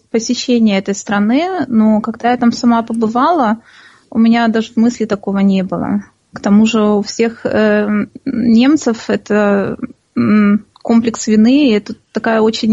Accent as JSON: {"language": "Russian", "country": "Belarus", "said": "я сама из Белоруссии, я закончила там университет экономический. И так как я сама не уроженка столицы Минска"}